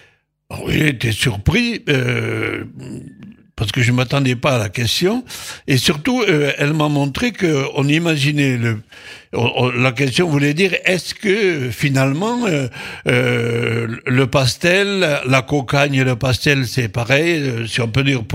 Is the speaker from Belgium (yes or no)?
no; Southern France, France; j'ai le droit de parler en tant que méridional